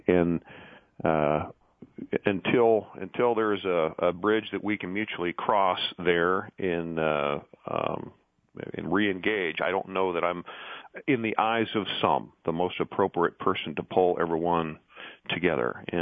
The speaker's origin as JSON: {"language": "English", "town": "Meridian", "region": "Idaho", "country": "United States", "tie": "born or raised there", "said": "I've gone from my hometown, Meridian North, all the way up to Sandpoint, Bonners Ferry, and then back down."}